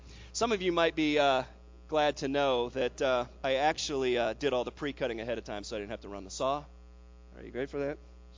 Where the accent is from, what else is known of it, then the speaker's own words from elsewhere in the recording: Lima, Ohio, United States; He was from Dayton, Ohio. I was from Lima, Ohio at the time.